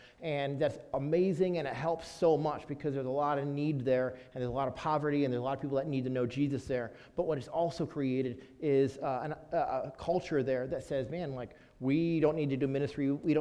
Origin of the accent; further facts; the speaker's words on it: Napoleon, Ohio, United States; now in Belize; we're from Napoleon originally. And I went to Pettisville, graduated from Pettisville.